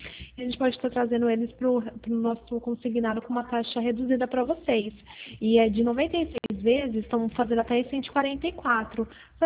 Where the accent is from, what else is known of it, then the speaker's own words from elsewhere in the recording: Pirassununga, São Paulo, Brazil; Eu sou daqui de Pirassununga.